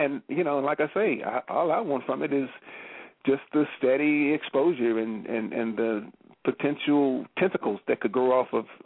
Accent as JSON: {"language": "English", "town": "Louisville", "region": "Kentucky", "country": "United States", "tie": "born or raised there", "said": "you read my mind, because in Louisville, which, as you know, is my hometown, Louisville"}